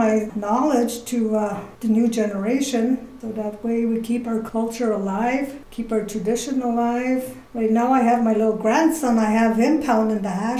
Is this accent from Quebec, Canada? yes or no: yes; Kitigan-Zibi, Quebec, Canada; Been born and raised in Kitigan-Zibi. I raised my kids here.